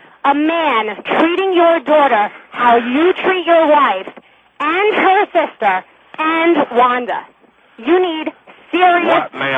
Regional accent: New York, United States; Well, you know, I'm from New York, and I was in New York on 9/11.

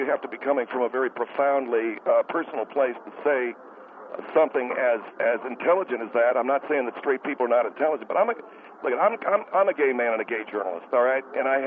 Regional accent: United States; I'm a gay American man and a gay American journalist.

